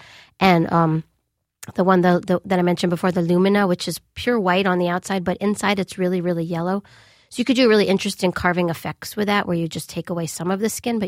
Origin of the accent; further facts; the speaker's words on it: Long Island, New York, United States; Yes, we gardened, and I every year would plant pumpkins.